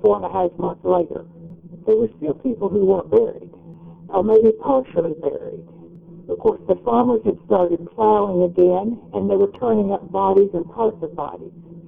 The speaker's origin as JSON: {"language": "English", "town": "Glasgow", "region": "Scotland", "country": "United Kingdom", "said": "I'm from Glasgow, and Glasgow might be a little bit larger"}